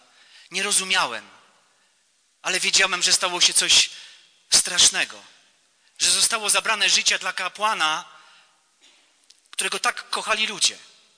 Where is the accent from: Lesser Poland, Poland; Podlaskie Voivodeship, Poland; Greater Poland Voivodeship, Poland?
Podlaskie Voivodeship, Poland; Białystok; Miałem 11 lat, kiedy w październiku 1984 roku do mojego rodzinnego miasta w Białymstoku przywieziono zwłoki księdza Jerzego.